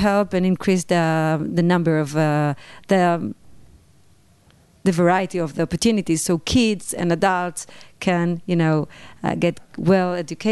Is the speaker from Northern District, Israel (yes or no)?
yes; Beit She'an, Northern District, Israel; I would love to give some examples from my hometown called Beit She'an in the north.